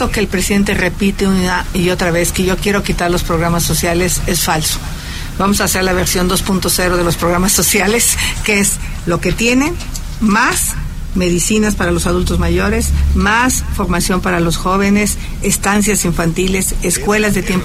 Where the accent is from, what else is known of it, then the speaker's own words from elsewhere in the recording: Mexico; Todos somos mexicanos.